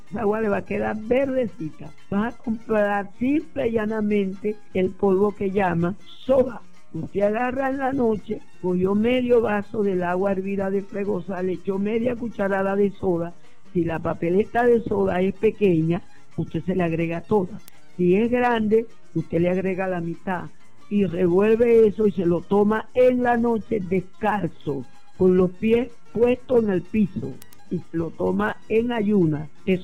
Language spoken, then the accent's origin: Spanish; Campoma, Sucre, Venezuela; born there; Yo nací en Campoma, Estado Sucre.